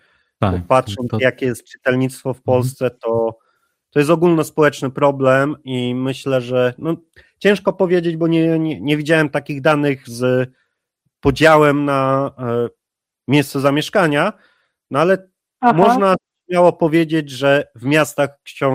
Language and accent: Polish; Lower Silesian Voivodeship, Poland; Sam jestem ze wsi, małej wsi w województwie dolnośląskim